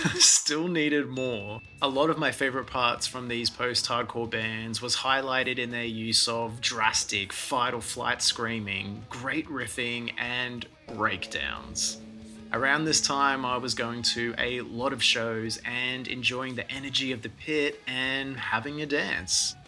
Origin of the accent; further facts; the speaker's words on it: Australia; I know as an Aussie I probably shouldn't say this